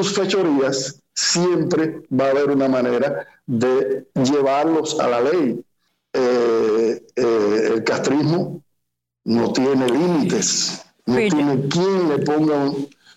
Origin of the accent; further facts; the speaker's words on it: Cuba; moved away; Yo aprendí música después que me fui de Cuba.